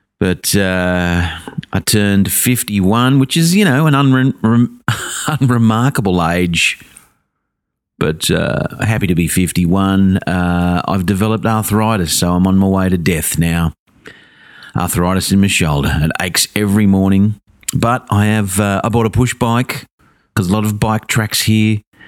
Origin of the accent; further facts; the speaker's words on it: Blacktown, New South Wales, Australia; now in Wentworth Point, Australia; I moved in. Moved away from Blacktown, my hometown, for 20 years. And nice change. I live here at Wentworth Point now.